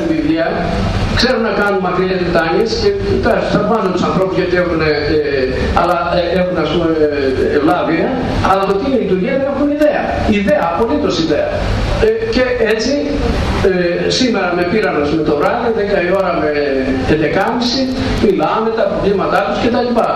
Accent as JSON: {"language": "Greek", "country": "Greece", "said": "δεν τους λέω επειδή είμαι Ορθόδοξος, να το βλέπετε, αφού είμαι Έλληνας, το βλέπετε"}